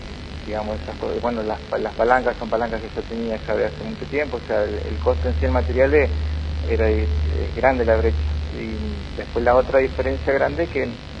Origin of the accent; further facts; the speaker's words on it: Rosario, Santa Fe, Argentina; also born or lived in Paraná; Sí, a los 8 años en Rosario empecé a correr. Yo nací acá en Paraná, viví en Rosario desde los 6 a los 14.